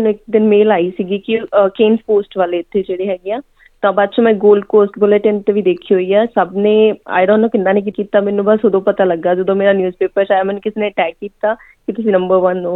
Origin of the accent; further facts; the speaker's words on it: Amritsar, Punjab, India; moved away as an adult; now in Australia; ਮੈਂ ਪਿੱਛੇ ਅੰਮ੍ਰਿਤਸਰ ਤੋਂ ਹਾਂ, ਅਤੇ ਆਸਟ੍ਰੇਲੀਆ ਮੈਂ ਆਈ ਸੀ 2013 ਦੇ ਵਿੱਚ, ਆਪਣੇ ਹਸਬੈਂਡ ਨਾਲ ਆਈ ਸੀ